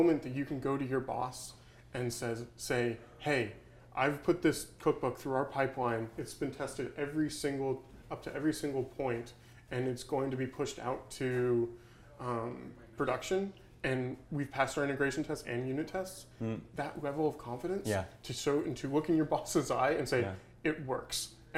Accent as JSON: {"language": "English", "town": "Austin", "region": "Texas", "country": "United States", "tie": "born or raised there", "said": "It's in Austin, Texas, my hometown"}